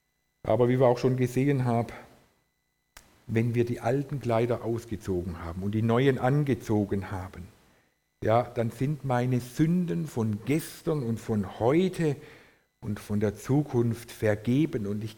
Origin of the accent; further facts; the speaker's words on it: Baden-Württemberg, Germany; ich bin ja bei den Schwaben aufgewachsen